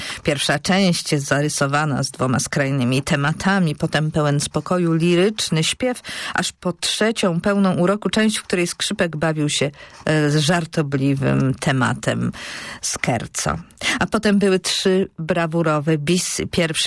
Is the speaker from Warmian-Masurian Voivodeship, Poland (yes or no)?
no; Poznań, Greater Poland Voivodeship, Poland; z czego my, poznaniacy, możemy mieć tylko niekłamaną satysfakcję.